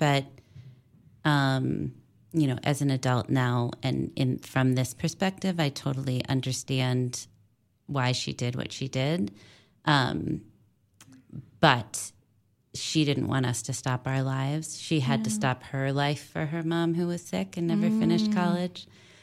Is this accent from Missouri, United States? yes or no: yes; St. Louis, Missouri, United States; So I grew up in St. Louis, Missouri, then went to college at Duke University in North Carolina